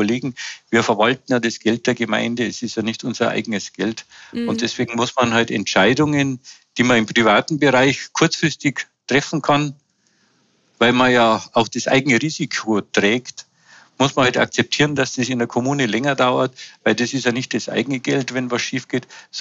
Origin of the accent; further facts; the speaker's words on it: Fahrenzhausen, Bavaria, Germany; weil das ist meine Heimat. Ich bin hier geboren und möchte noch viele, viele Jahre hier leben.